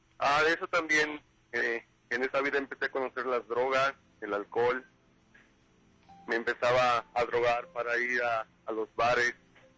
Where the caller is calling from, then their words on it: Salem, Oregon, United States; De aquí, de Salem, Oregon.